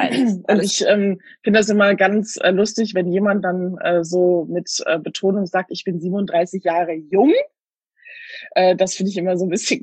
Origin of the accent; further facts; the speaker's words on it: North Rhine-Westphalia, Germany; Ich komme zwar, ich bin zwar in NRW aufgewachsen, zuerst so in der Nähe von der holländischen Grenze und dann in dem harten, kulturschockmäßigen Ostwestfalen.